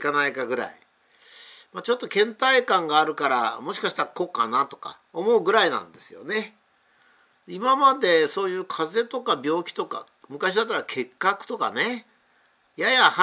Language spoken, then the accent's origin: Japanese; Tokyo, Japan; 私が小さい頃から日本に住んで、まあ、その頃は本当にこう、なんちゅうか、戦後の貧弱な時代でした。もう貧乏で貧乏で、ご飯も食べることができないというような、まあ、そういう日本でしたね。まあ、特に東京におりましたから、焼け野原で